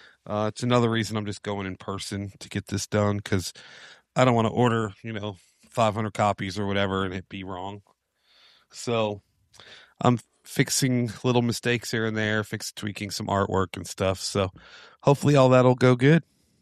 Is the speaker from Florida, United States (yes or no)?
yes; Daytona, Florida, United States; born there; I always watch that because I was born in Daytona.